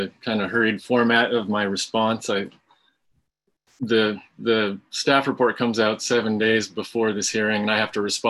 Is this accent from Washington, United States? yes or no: yes; Bainbridge Island, Washington, United States; I grew up on Bainbridge on the south end. I went to Blakely Elementary all the way through Bainbridge High School.